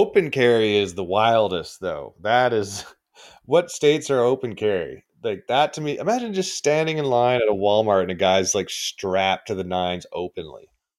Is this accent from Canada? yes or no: yes; Canada; as a Canadian